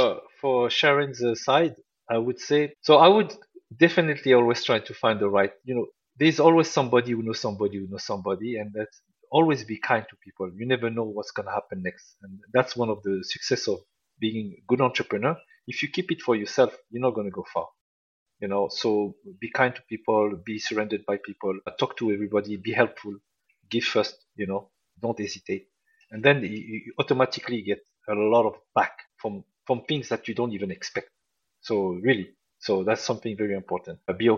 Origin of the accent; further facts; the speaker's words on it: France; So I'm from France